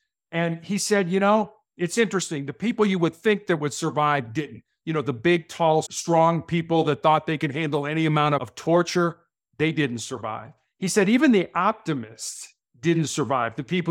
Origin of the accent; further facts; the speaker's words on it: Chicago, Illinois, United States; When I was growing up in Chicago and playing basketball, I had a friend in the conference by the name of Isaiah Thomas, who played for Bobby Knight at Indiana.